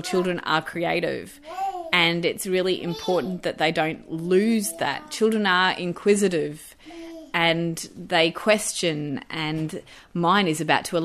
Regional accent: Queensland, Australia; Where I grew up in Queensland, actually, we had specialist music teachers.

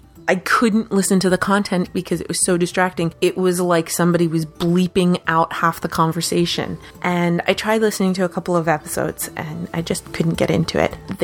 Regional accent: United States; now in Canada; I almost think like maybe I should include a little segment about being an American living in Canada.

